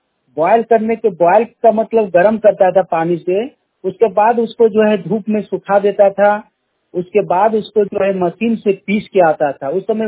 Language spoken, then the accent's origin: Hindi; Bokaro, Jharkhand, India; बोकारो झारखंड से हूँ।